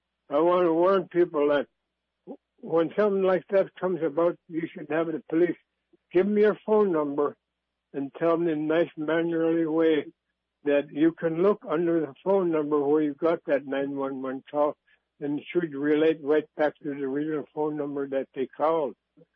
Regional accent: Bethel, United States; I'm from Bethel.

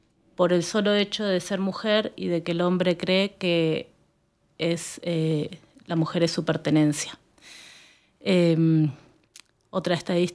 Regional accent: Patagonia, Argentina; Vengo del sur de la Argentina, de la Patagonia, un lugar muy lindo para todos los que puedan ir a conocer.

